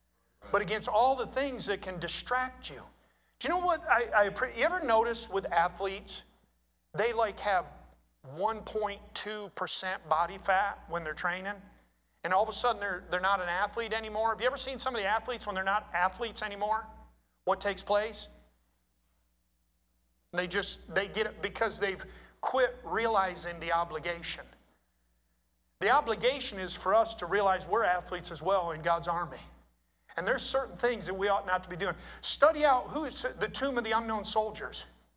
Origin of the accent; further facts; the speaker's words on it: New York, United States; But there was a span of my life that I grew up on a dairy farm in upstate New York.